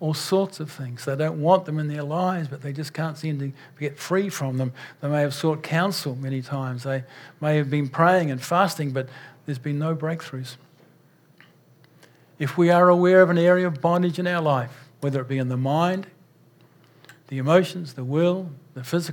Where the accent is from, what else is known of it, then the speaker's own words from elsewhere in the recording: New Zealand; When I was a boy growing up in New Zealand